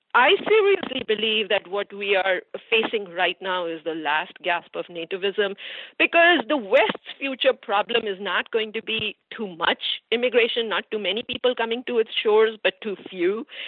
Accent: India; first language Hindi; English is a second language; now in United States; doesn't speak Hindi, you know, my mother tongue. And America has been very good to me, and it's been very good to, you know, my family and my son.

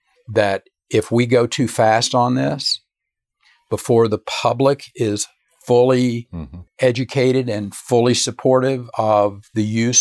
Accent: Texas, United States; And I'm in a little bit of a silo because I'm from Texas and I pay attention to the Texas congressional delegation.

